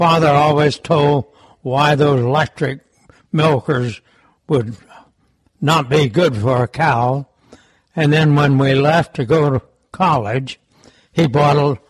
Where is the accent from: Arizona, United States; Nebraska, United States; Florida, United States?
Arizona, United States; I grew up in Arizona, outside of Phoenix, about 15 miles to the northwest of Phoenix, kind of halfway between the community of Glendale and Peoria.